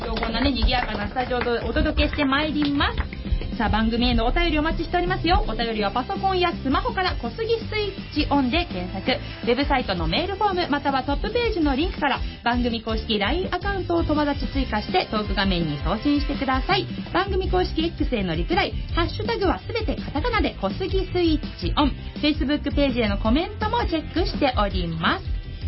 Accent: Kawasaki, Kanagawa, Japan; 川崎生まれ川崎育ち、自称

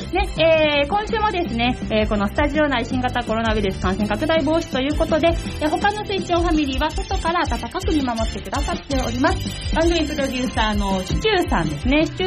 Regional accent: Kawasaki, Kanagawa, Japan; 本日の番組メインパーソナリティは、川崎生まれ川崎育ち、自称夢見ヶ崎動物公園専属アイドル、 … のリーダー、かじったハートは仲間の証、気をつけないとあなたのハートもガブと食べちゃうぞ、

